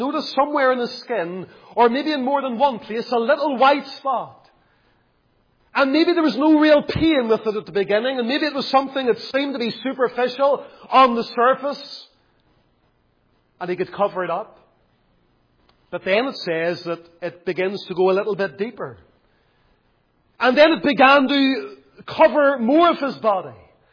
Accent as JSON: {"language": "English", "town": "Lisburn", "region": "Northern Ireland", "country": "United Kingdom", "tie": "born or raised there", "said": "whenever I was a young lad growing up in Lisburn"}